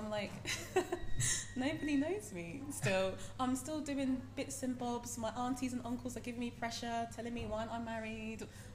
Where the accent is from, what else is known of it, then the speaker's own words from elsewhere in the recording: Ghana; I come from Ghana originally.